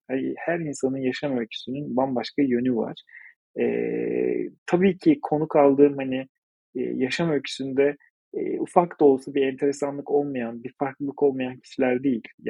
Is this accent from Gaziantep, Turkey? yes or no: no; Ankara, Turkey; Ankara aşığı bir Ankaralıyım. Gerçekten de öyle. Ben Ankara'yı çok seviyorum. Doğduğum, büyüdüğüm, ilk yarımın kabuk bağladığı şehir.